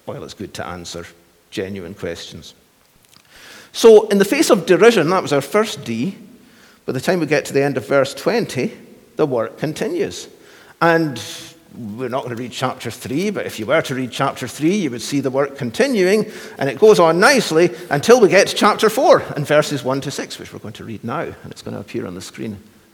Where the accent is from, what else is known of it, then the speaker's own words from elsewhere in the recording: Kilmarnock, Scotland, United Kingdom; back in the 1980s when I were but a child. And, you know, there'd be gospel campaigns, and I grew up in Kilmarnock in Ayrshire.